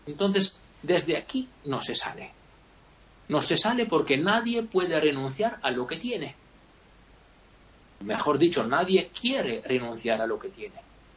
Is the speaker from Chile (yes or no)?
no; Italy; Yo me considero un italiano medio. Medio bajo, bueno.